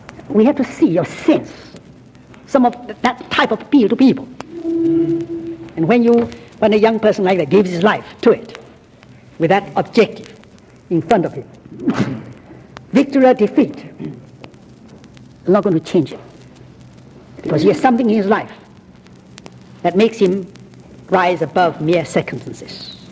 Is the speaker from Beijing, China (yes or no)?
no; Shanghai, China; And right there in my hometown, Shanghai, more than once, I've had occasion to go to a Western hotel.